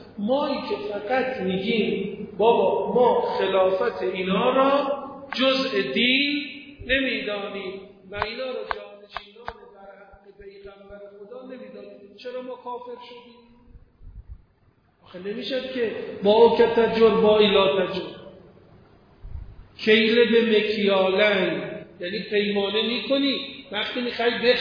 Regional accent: Iran; ایرانیت من دچار خلل نمیشه، من بازم ایرانی هستم.

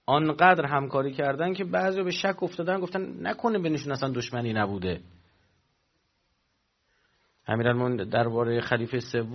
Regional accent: Iran; فرهنگ اصیل ما ایرانی هم این کار

